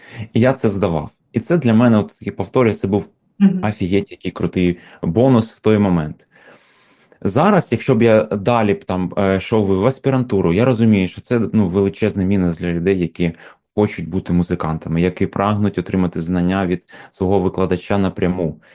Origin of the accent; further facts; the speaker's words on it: Sievierodonetsk, Luhansk Oblast, Ukraine; Я взагалі з Сєвєродонецька родом, Луганської області.